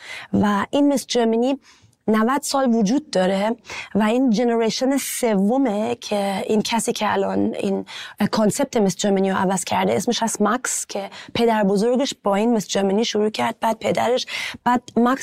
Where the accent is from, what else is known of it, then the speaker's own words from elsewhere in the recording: Iran; now in Germany; ما ایرانی هستیم ولی الان مهمون توی کشور جدید هستیم.